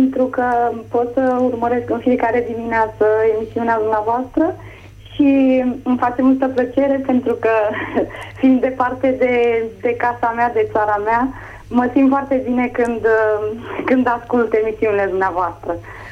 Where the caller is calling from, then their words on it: Romania; din Zaragoza, din Spania